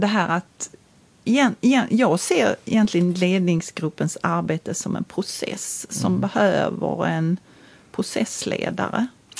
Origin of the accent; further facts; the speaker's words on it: Malmö, Skåne, Sweden; Jag har ju lite mina rötter där, även om jag kommer från Malmö.